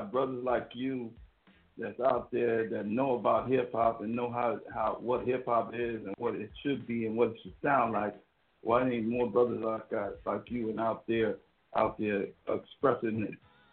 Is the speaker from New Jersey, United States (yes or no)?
no; New York City, New York, United States; I'm from New York City. I'm from Brooklyn, New York, man. I'm from where hip-hop started. I'm from the Mecca hip-hop, man. I'm from Brooklyn, New York. You know, grew up there